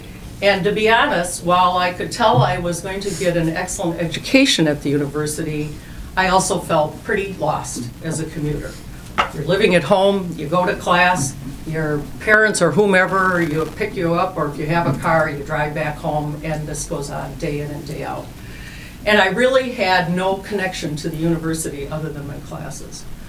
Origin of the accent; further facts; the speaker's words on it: St. Paul, Minnesota, United States; I grew up in St. Paul and went to Highland Elementary, Highland Junior High, Highland Senior High, and thank goodness there was no college.